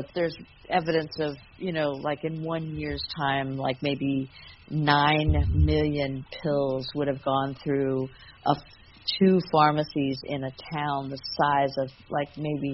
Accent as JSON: {"language": "English", "region": "West Virginia", "country": "United States", "tie": "born or raised there", "said": "this song specifically is about the direct targeting to my home state of West Virginia from around the early 2000s."}